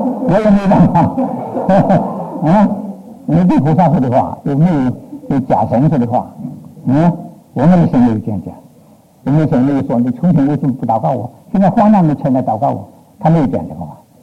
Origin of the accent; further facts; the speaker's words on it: Fuzhou, Fujian, China; 我们福州人呢，去这个鱼园呢，也去过没有？